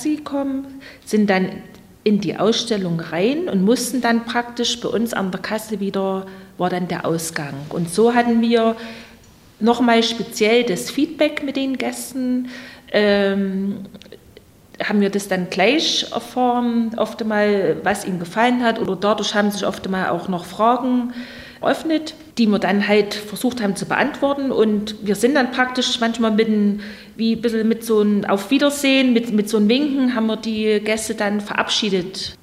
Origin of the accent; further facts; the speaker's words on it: Plauen, Saxony, Germany; Also ich bin in Plauen geboren, bin hier aufgewachsen, bin zur Schule gegangen